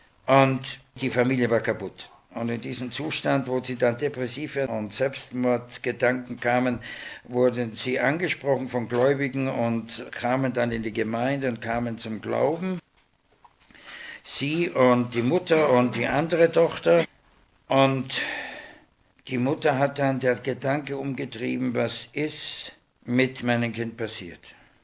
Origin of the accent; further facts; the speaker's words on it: Austria; da stand Österreich, mein Heimatland.